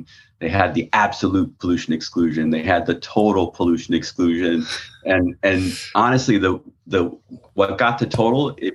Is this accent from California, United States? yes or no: no; Hartford, Connecticut, United States; I grew up in Hartford, which is, you know, historically insurance.